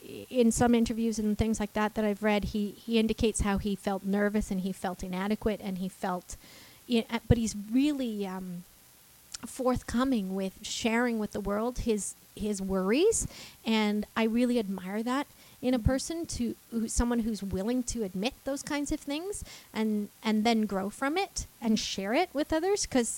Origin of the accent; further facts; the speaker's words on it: Red Deer, Alberta, Canada; now in London; I'm from Red Deer, Alberta. And my parents are from Great Britain. They're from Wales